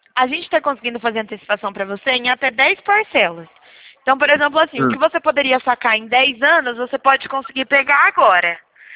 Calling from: São Carlos, São Paulo, Brazil; Eu falo aqui de São Carlos, São Paulo, da empresa Incrédito.

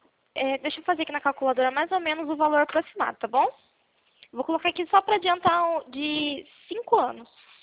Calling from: Cornélio Procópio, Paraná, Brazil; Eu sou de Cornélio Procópio, Paraná.

